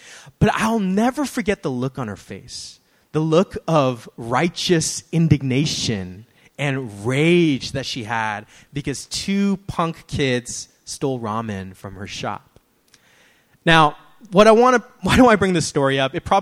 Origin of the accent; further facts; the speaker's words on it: San Francisco, California, United States; you know, I grew up here in San Francisco.